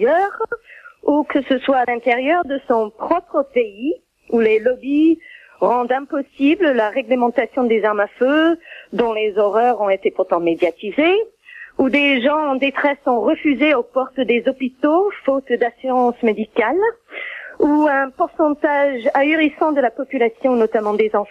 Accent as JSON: {"language": "French", "town": "Manhattan", "region": "New York", "country": "United States", "tie": "born or raised there", "second_language": "French", "said": "Je suis américaine, née et élevée à Manhattan."}